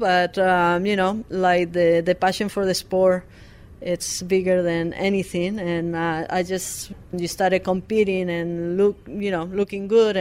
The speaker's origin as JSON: {"language": "English", "region": "Aragon", "country": "Spain", "tie": "born or raised there", "said": "In my hometown, but like my area, which is called Aragon."}